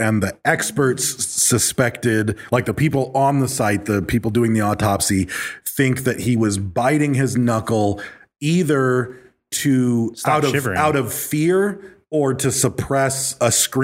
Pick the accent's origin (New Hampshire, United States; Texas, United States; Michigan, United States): Michigan, United States; I mean, growing up in Michigan, there would be those times where a big snow would fall